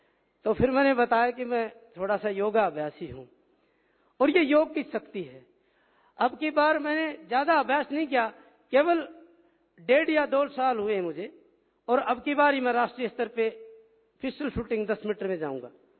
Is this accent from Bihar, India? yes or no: no; Haryana, India; आज हरियाणा का तीसरा ऑक्सीजन बाग मेरा गांव बनने जा रहा है